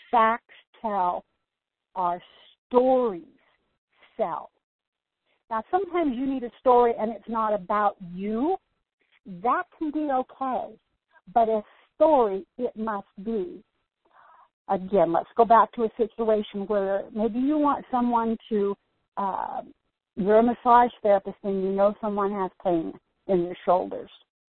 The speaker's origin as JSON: {"language": "English", "region": "the South", "country": "United States", "said": "I was raised in a home where everybody was very respectful. I came from the South. So I still say, yes, ma'am, no, sir."}